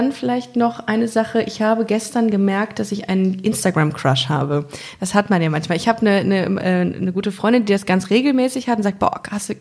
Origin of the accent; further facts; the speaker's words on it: Düsseldorf, North Rhine-Westphalia, Germany; Ich komme aus Düsseldorf.